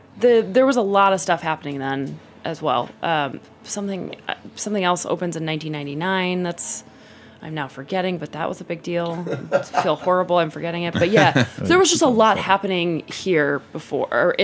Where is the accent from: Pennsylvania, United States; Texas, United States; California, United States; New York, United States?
New York, United States; I'm actually from New York. And so I agree with you. San Francisco feels quiet.